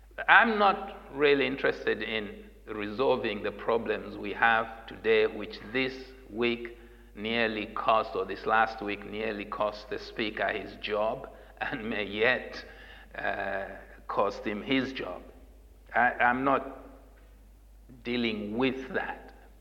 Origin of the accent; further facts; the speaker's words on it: Zambia; now in Leeds, United Kingdom; Growing up in Zambia, we had in my small town at least two Jewish synagogues.